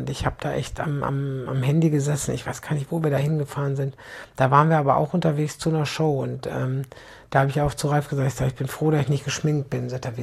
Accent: Aldekerk, North Rhine-Westphalia, Germany; weil das so nah an Aldekerk an meinem Heimatdorf ist, ne?

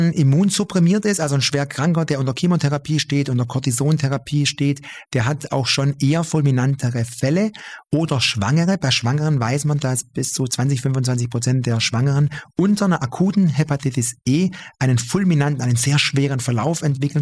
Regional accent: Böblingen, Baden-Württemberg, Germany; also born or lived in Esslingen / Tübingen; Beide Eltern sind Italiener, bin aber gebürtiger Böblinger, bin im Großraum Stuttgart überwiegend Böblingen, Esslingen, Tübingen in diesen Landkreisen aufgewachsen, groß geworden.

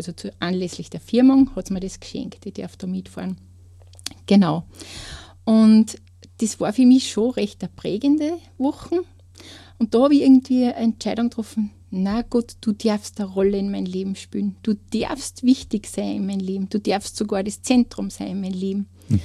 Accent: Kleinraming, Upper Austria, Austria; ich komme aus Kleinramming.

